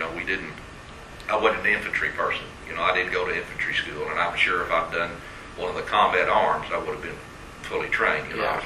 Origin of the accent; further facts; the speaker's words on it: Big Spring, Texas, United States; no, I was raised in Big Spring, Texas, and my father thought I was hanging around with a bad bunch of people, so off to school I went.